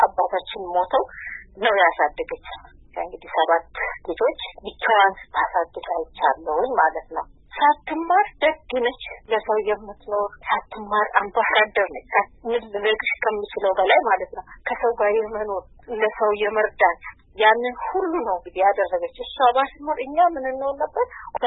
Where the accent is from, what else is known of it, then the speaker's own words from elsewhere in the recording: Oromia, Ethiopia; also born or lived in Ambo; የተወለድኩት ከአምቦ 35 ኪሎ ሜትር ርቃ በምትገኘው ቶኪዮ ሬንሳ የምትባል መንደር ነው። የገጠር መንደር ነች እና እዛ ከአንደኛ እስከ ስድስተኛ ተማርኩ። ከስድስተኛ ክፍል በኋላ ደግሞ ወደ አምቦ መጥቼ ቤት ተከራይተን